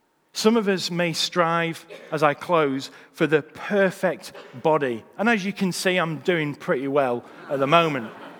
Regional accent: United Kingdom; whether that's because we're British, I don't know

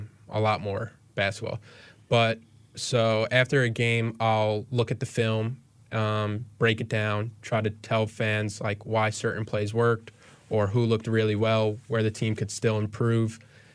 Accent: New York, United States; So I'm from New York. That's where my passion for sports come from.

